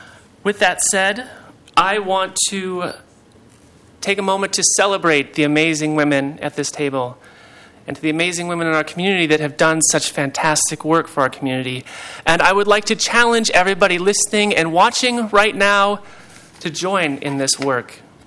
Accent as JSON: {"language": "English", "region": "Montana", "country": "United States", "tie": "born or raised there", "said": "I was raised in a community that is not like Portland. I was raised in Montana, and I grew up there my entire young adulthood until I joined the military."}